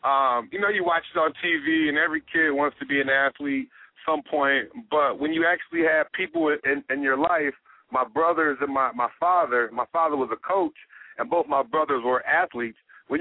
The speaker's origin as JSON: {"language": "English", "town": "Kalamazoo", "region": "Michigan", "country": "United States", "tie": "born or raised there", "said": "I grew up in Kalamazoo, Michigan. It's southwest Michigan. Grew up there. Lived there till 18 years old."}